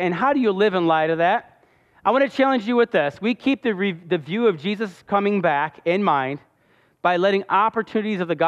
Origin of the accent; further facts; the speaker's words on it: Illinois, United States; Now, I grew up in the Northwest Illinois